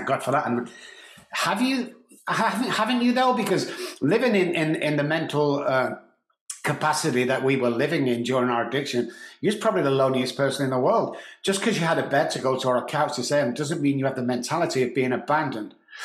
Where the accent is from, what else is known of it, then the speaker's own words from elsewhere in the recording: Manchester, North West England, United Kingdom; So yeah, I suffered badly growing up in Manchester.